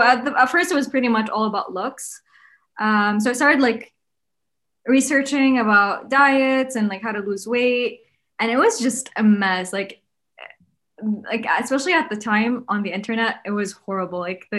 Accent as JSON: {"language": "English", "country": "Saudi Arabia", "second_language": "English", "said": "I live in Riyadh. I'm from Saudi."}